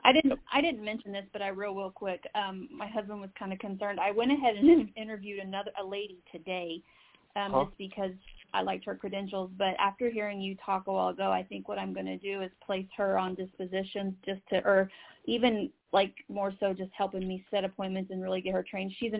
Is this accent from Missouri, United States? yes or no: yes; Joplin, Missouri, United States; I think it's Oklahoma City and then like my hometown of Joplin.